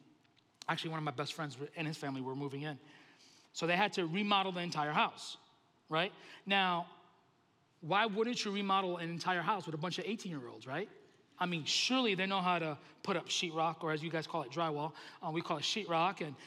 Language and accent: English; Bronx, New York, United States; I remember a time when I was in my teenage years. I grew up in the Bronx, went to a small little church.